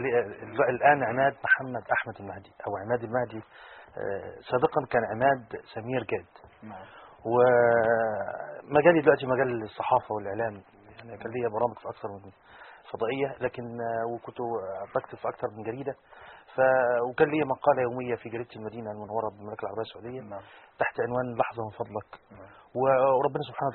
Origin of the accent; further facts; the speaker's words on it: Egypt; وده المثل العامل عندنا في مصر الممنوع مرغوب